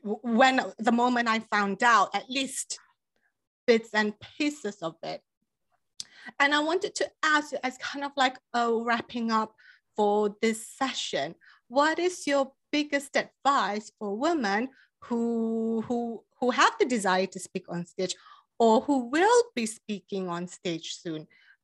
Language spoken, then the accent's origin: English; Malaysia; now in United States; because growing up in Malaysia, football is soccer.